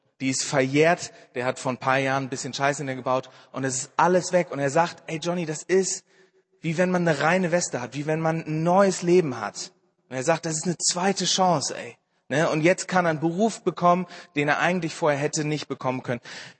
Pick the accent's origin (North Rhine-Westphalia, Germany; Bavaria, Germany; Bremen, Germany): Bremen, Germany; Ich komme aus Bremen ursprünglich und habe ein Praktikum in Marburg gemacht.